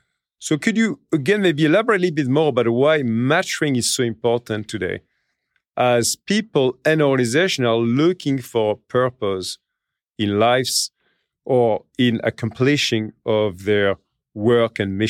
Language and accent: English; France; English is a second language; In my home country, in France